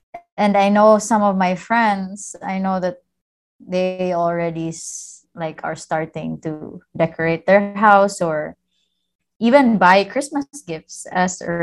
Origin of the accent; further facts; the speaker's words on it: Cebu, Central Visayas, Philippines; because all my life I grew up here in the Philippines, I grew up here in Cebu